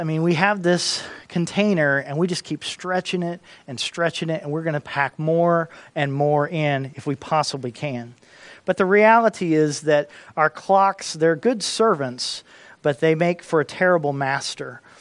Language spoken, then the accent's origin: English; Indianapolis, Indiana, United States; Or I'm from Indianapolis, Indiana